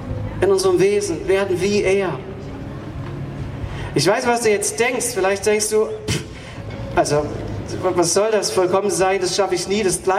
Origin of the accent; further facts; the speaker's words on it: Saxony, Germany; ich bin auf dem Bauernhof aufgewachsen. Wir hatten so einen großen Hof, unserem Dreiseitenhof im Erzgebirge.